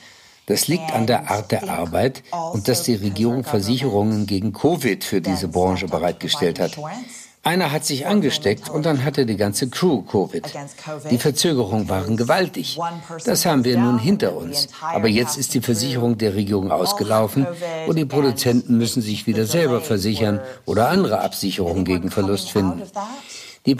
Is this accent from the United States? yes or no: yes; Texas, United States; now in London, United Kingdom; Ich stamme aus Texas und in Austin gab es eine große Musikhalle